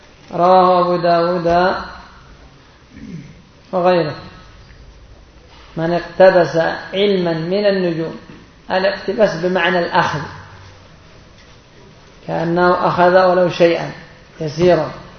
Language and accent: Arabic; Yemen; وعندنا في اليمن